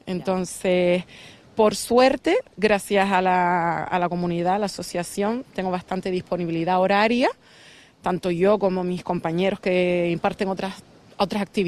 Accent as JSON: {"language": "Spanish", "region": "Canary Islands", "country": "Spain", "said": "Yo vivo aquí, yo soy de Gran Canaria, tengo que decirlo. Compré aquí en noviembre del 2019, 4 meses antes de la pandemia, y soy, vamos, me siento tan afortunada que yo tengo en Gran Canaria toda mi familia, mi pareja"}